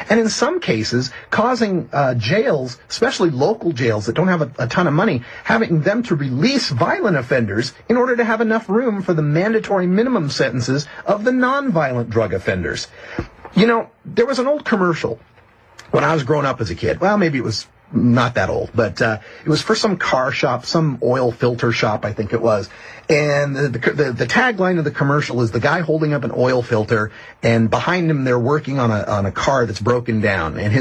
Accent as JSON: {"language": "English", "region": "Oregon", "country": "United States", "tie": "born or raised there", "said": "Vermont, Michigan, Connecticut, and my home state of Oregon"}